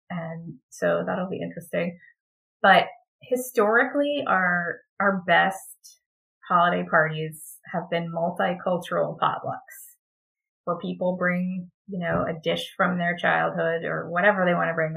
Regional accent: Texas, United States; I'm from Texas. We like to think we're our own country.

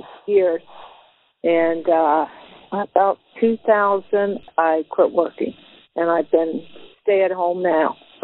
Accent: Newport, United States; I was born in Marietta, and I have lived in Newport just about all my life.

